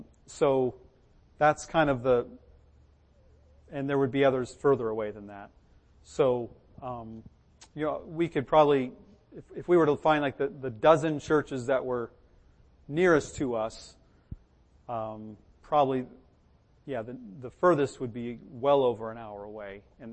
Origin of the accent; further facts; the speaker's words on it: United States; I think as a pastor and then as an American, I have a couple strikes against me perhaps, but we're welcomed in the village.